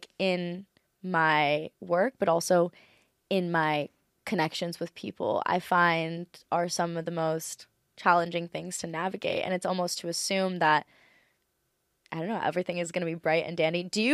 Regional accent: Hawaii, United States; Like, there's this girl, I'm from Maui, Hawaii. I don't know if you knew that.

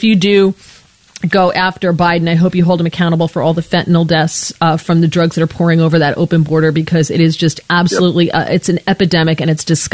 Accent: New Jersey, United States; Well, I'm a Jersey girl as well.

